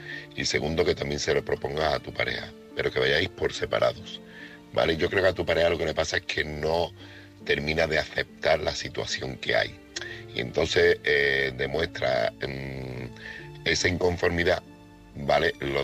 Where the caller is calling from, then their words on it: Seville, Andalusia, Spain; corresponsal de Sevilla